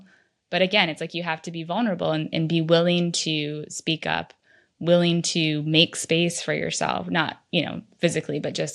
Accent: United States; being an American, having an American education as my background

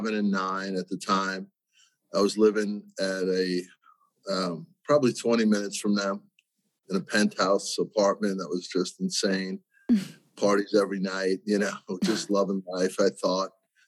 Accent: New York, United States; So my story is I grew up in New York, worked on Wall Street for many years.

